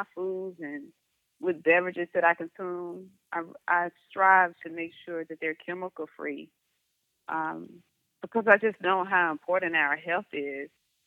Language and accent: English; Mississippi, United States; I teach in a way that it's important for people to know, number one, that I am from Mississippi.